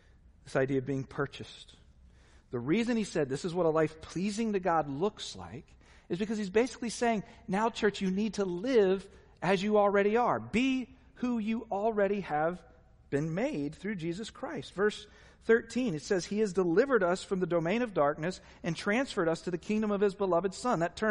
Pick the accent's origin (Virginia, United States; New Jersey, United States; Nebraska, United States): Virginia, United States; Virginia Beach; I had friends who were Navy SEALs growing up in the Virginia Beach area